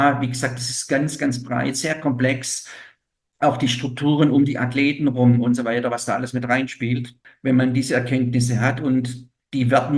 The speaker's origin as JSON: {"language": "German", "region": "Baden-Württemberg", "country": "Germany", "also_born_or_lived": "Sweden", "said": "ich bin in Süddeutschland. Ich bin ja in Baden-Württemberg jetzt. Ich war früher auch in Baden-Württemberg. Ich komme aus Baden-Württemberg, also bin Schwabe, das hört man ja auch. Ich war jetzt über zehn Jahre in Schweden, bin jetzt seit dem 1. Januar hier"}